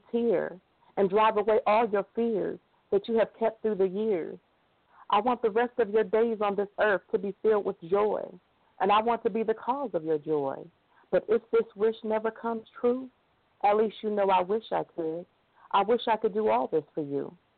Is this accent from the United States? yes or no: yes; Ohio, United States; also born or lived in Connecticut; now in Alabama, United States; I live here in Alabama, but I'm from Ohio originally.